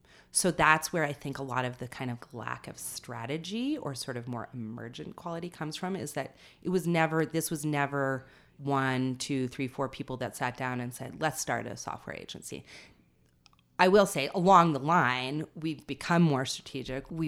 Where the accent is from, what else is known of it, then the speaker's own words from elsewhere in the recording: Boulder, Colorado, United States; I'm from Boulder, I was born here, and it's really different now